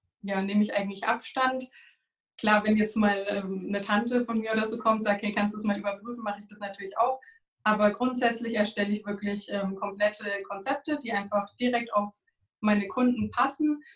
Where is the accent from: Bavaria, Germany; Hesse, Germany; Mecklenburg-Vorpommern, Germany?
Bavaria, Germany; Bad Kissingen; in die Nähe von Bad Kissing, wo ich herkomme, Nürnberger Gegend